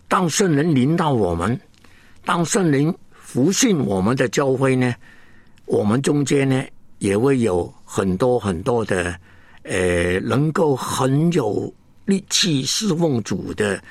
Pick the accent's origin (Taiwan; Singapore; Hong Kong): Hong Kong; born there; 我呢是香港出生的，根本没有回过乡下的